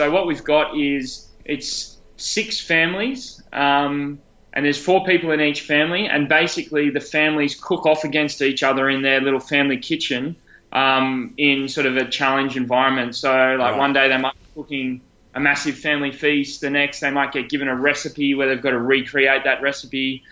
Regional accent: Sydney, New South Wales, Australia; I live in Sydney. I grew up in on the Northern Beaches. I'm 31 years old

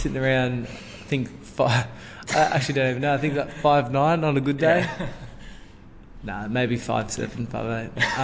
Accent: Bairnsdale, Victoria, Australia; So I grew up in Bensdale.

